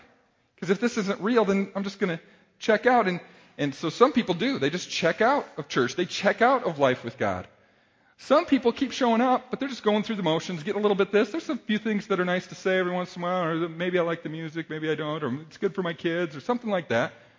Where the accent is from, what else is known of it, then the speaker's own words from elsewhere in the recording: Minnesota, United States; now in Iowa, United States; just because I'm from Iowa. I grew up in the Twin Cities.